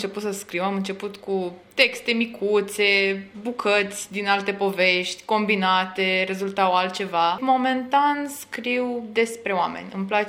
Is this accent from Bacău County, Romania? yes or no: yes; Onești, Bacău County, Romania; sunt din Onești, am 15 ani